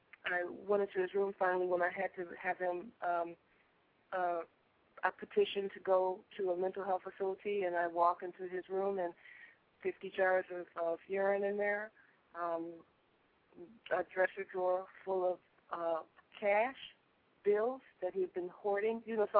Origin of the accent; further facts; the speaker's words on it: Inglewood, California, United States; I grew up in Inglewood, for God's sake. I grew up it was a mixed community then